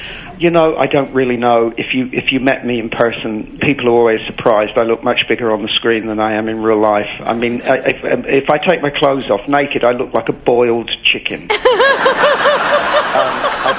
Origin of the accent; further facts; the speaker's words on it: England, United Kingdom; accent: English; I worked with a coach to get my English accent back.